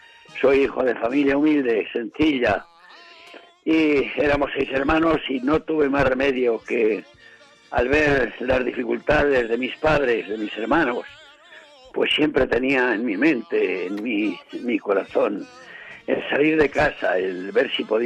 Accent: Barcelona, Catalonia, Spain; desde aquí, desde Barcelona, que es mi tierra, me adoran.

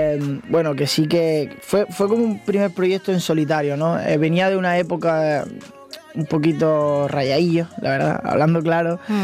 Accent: Andalusia, Spain; now in Madrid, Spain; Yo es que soy un enamorado de mi tierra. Para mí Andalucía es lo más bonito que hay en el mundo.

